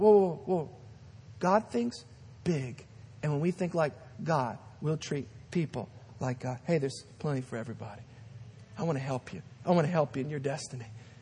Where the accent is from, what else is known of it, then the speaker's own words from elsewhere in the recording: Louisiana, United States; I'm from Louisiana. I can say this. I pastor in New Orleans, the North Shore region.